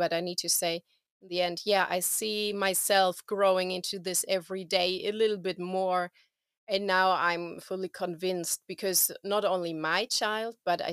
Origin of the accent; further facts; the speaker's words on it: Germany; English is a second language; I'm from Germany